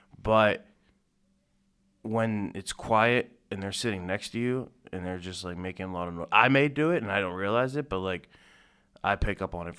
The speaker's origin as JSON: {"language": "English", "town": "Plumboro", "region": "Pennsylvania", "country": "United States", "said": "I'm from Plumboro, Pennsylvania, or as I like to call it, the Borough."}